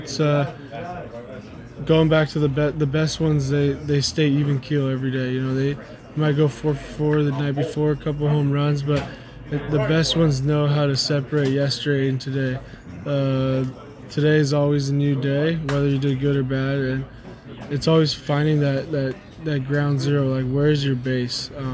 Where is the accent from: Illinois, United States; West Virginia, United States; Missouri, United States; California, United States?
California, United States; Los Angeles; I grew up in East L.A., played all over L.A., and it was always just competing out there.